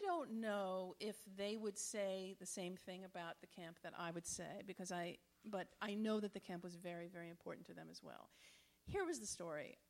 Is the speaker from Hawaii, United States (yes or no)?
no; New York, United States; So I grew up on Long Island, and I have two sons who are graduating from high school and college